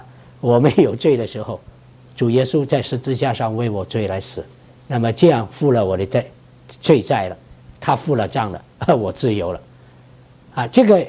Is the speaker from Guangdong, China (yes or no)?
yes; Guangdong, China; 我们广东人就很喜欢特别注意这个吃的啊，